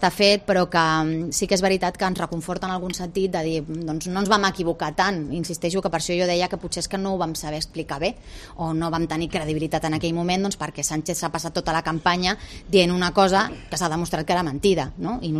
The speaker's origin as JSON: {"language": "Catalan", "region": "Catalonia", "country": "Spain", "said": "jo sóc catalana, no m'agradaria ser de cap altre lloc, però és que també em sento espanyola i no vull deixar de formar part, ni tampoc vull jo em sento orgullosa de les meves arrels. Jo tinc família astúria, tinc família a Andalusia"}